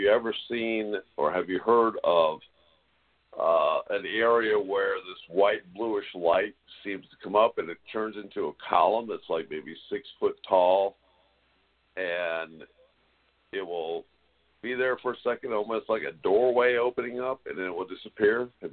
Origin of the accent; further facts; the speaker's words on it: West Virginia, United States; And, you know, that area, I was raised in West Virginia